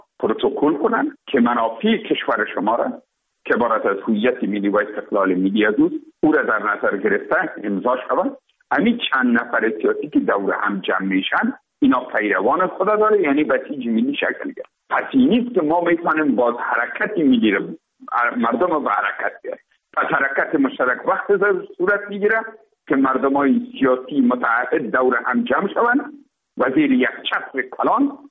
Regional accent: Afghanistan; تماما ما افغان هستیم

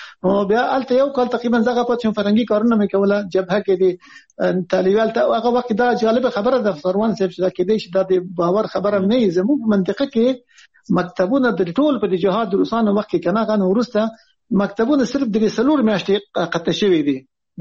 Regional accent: Afghanistan; now in Islamabad, Pakistan; مونږ خو د افغانستان خلک

